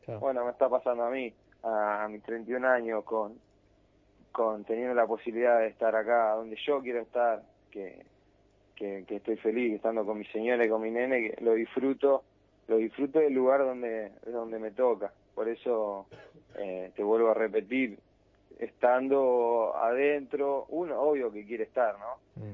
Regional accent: Merlo, Buenos Aires Province, Argentina; y yo soy de Merlo

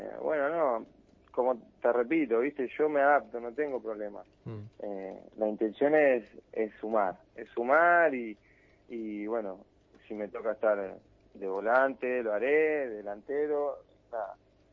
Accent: Merlo, Buenos Aires Province, Argentina; y yo soy de Merlo

